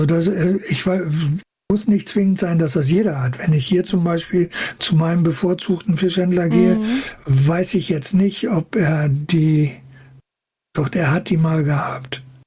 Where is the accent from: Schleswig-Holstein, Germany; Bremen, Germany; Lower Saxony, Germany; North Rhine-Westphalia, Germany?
Schleswig-Holstein, Germany; Kiel; born there; Und ich bin in Kiel geboren